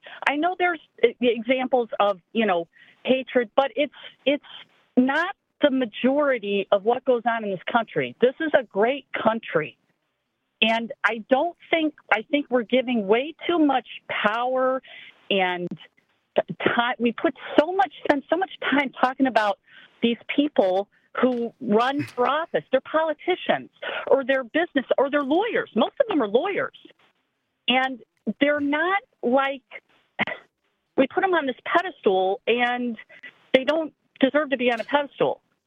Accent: Midwest, United States; I grew up in the Midwest. My son lives up here in the Milwaukee area now, and I've been down in Florida for the last 6 years taking care of my parents.

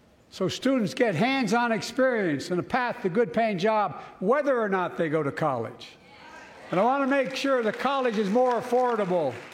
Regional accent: Delaware, United States; I come from Delaware.

